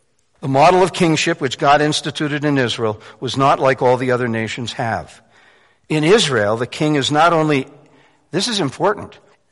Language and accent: English; Winnipeg, Manitoba, Canada; I grew up in Winnipeg, where they invented winter.